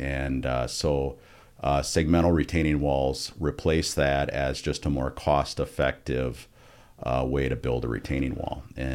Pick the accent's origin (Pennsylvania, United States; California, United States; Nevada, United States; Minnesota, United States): Minnesota, United States; Rochester; I was, yes. I was born here in Rochester and went to kindergarten at Bamber Valley, which has grown quite a bit in size since I was there.